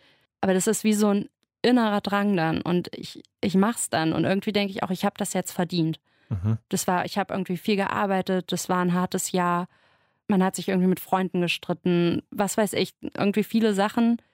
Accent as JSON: {"language": "German", "region": "Hesse", "country": "Germany", "said": "ich komme aus Nordhessen, da gibt es alle Wurst."}